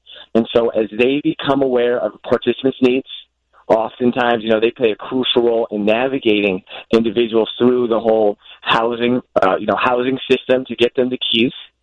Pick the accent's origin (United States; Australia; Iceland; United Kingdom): United States; St. Louis, Missouri; I'm not specifically from the Chicago area. I'm from St. Louis, so still the Midwest.